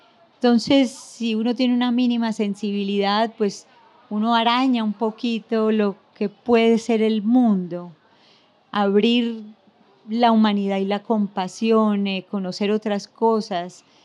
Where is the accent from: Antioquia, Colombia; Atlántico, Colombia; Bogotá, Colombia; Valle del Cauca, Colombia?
Antioquia, Colombia; yo soy paisa y vengo de una ciudad muy endogámica.